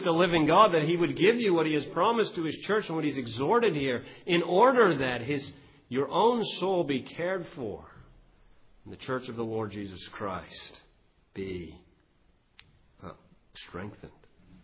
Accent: Ontario, Canada; I'm from Canada and in southwestern Ontario.

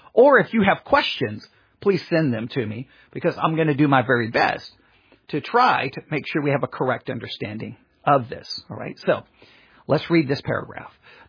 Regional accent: Texas, United States; So, and not only that, I'm from West Texas

